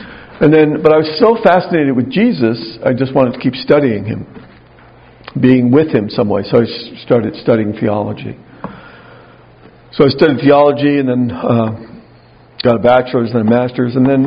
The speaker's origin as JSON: {"language": "English", "town": "Mahopac", "region": "New York", "country": "United States", "tie": "born or raised there", "also_born_or_lived": "Yonkers", "said": "So as I said, I was raised in New York, and I was born in Yonkers, but I was raised and moved up there in like the third grade where Father Bill was, in Mayapack, New York."}